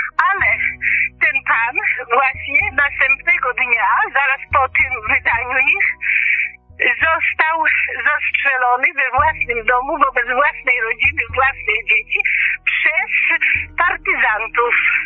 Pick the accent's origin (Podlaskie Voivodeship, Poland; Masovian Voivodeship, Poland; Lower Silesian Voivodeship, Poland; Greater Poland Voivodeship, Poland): Podlaskie Voivodeship, Poland; Świrydy; To było w środku okupacji, wieś Świrydy koło Brańska. To jest moja wieś.